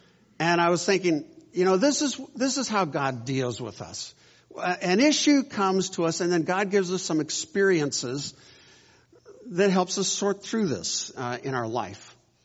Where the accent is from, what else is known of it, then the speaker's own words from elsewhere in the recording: United States; I'm speaking as an American here